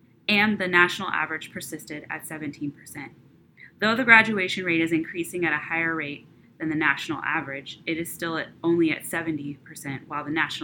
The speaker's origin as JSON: {"language": "English", "town": "Oklahoma City", "region": "Oklahoma", "country": "United States", "said": "I'm originally from Oklahoma City area"}